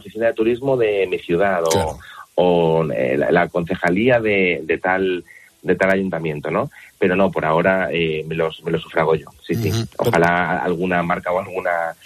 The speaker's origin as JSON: {"language": "Spanish", "town": "Valencia", "region": "Valencian Community", "country": "Spain", "said": "yo soy de Valencia, o sea que sí que estuve en Valencia este verano, entonces ahí no hubo gasto, estaba en casa con la familia"}